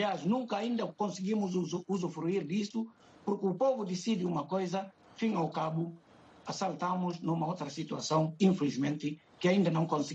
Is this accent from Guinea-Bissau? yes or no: yes; Guinea-Bissau; now in Manchester, United Kingdom; É verdade, eu sou guineense, vivo aqui na cidade de Manchester, mas vivo aqui fisicamente, mas psicologicamente, e todo o meu moral está na Guiné-Bissau. Aliás, vou lá também com muita frequência, porque sou guineense